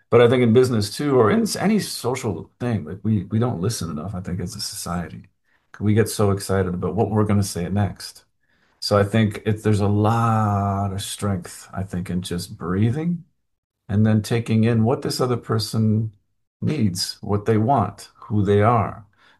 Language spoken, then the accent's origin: English; Quebec, Canada; because I'm from the French part of Canada.